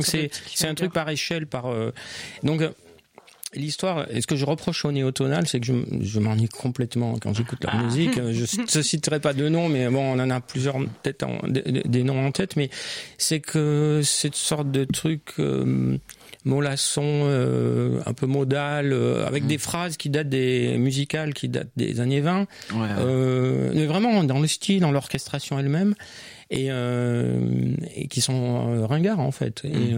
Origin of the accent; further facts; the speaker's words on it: Marseille, Provence-Alpes-Côte d'Azur, France; Je suis marseillais.